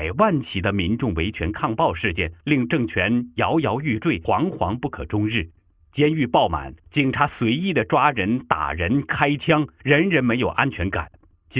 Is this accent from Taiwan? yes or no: no; China; 这是让我们中国人很丢脸的丑事。